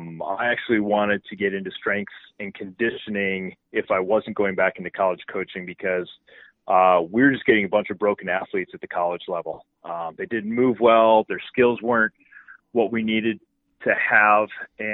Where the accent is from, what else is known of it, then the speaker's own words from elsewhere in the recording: Milwaukee, Wisconsin, United States; now in Florida, United States; I grew up in Milwaukee, Wisconsin, and in a very circuitous route, made my way down to Florida.